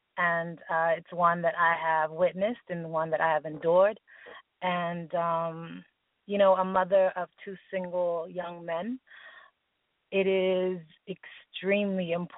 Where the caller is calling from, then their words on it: San Antonio, Texas, United States; I am calling from San Antonio, Texas.